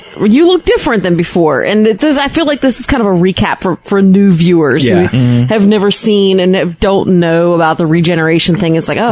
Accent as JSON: {"language": "English", "region": "England", "country": "United Kingdom", "said": "We're from England. Pretty sure we know what English sounds like."}